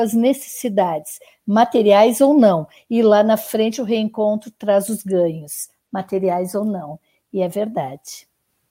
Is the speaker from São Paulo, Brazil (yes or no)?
no; Rio Grande do Sul, Brazil; E eu sou gaúcho, vou tomar chimarrão com você.